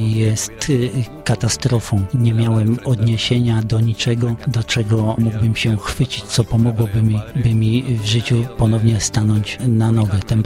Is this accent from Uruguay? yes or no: yes; Uruguay; Polish is a second language; now in Poland; Ja pochodzę z Urugwaju, małego kraju, z kraju ateistycznego.